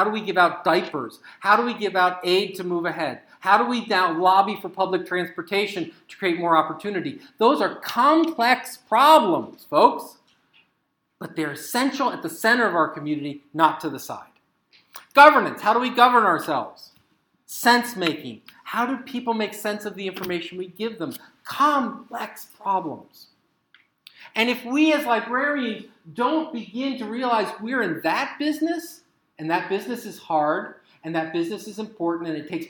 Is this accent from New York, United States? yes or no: yes; Syracuse, New York, United States; I come from Syracuse, New York, and you might go, oh, Syracuse, yeah, that's a city, right?